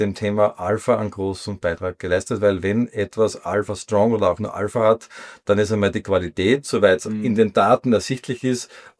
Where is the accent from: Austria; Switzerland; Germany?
Austria; Darf das sagen als Österreicher, weil den ATX, den kann man leicht schlagen.